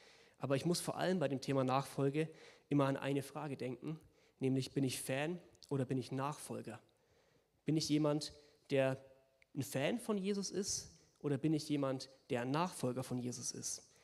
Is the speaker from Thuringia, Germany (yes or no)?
no; Bavaria, Germany; ich komme aus Franken, da sind einige Leute Clubfans